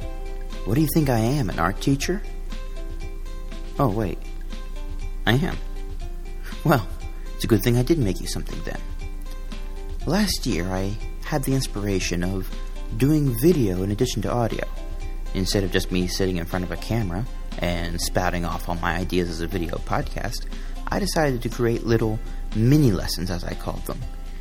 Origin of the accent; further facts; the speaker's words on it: Nazareth, Pennsylvania, United States; I grew up in Nazareth, Pennsylvania.